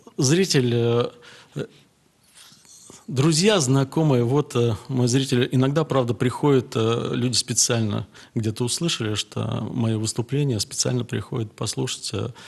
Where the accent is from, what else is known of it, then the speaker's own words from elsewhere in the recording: Nizhny Novgorod Oblast, Russia; now in Moscow, Russia; Нет, я родом из Нижегородской области. В Москву я приехал учиться.